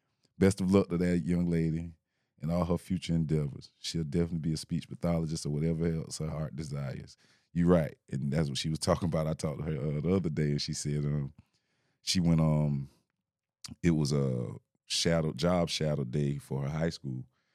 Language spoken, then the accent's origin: English; Philadelphia, Pennsylvania, United States; I'm from Philly, and I can't even say … ever watched … on a track.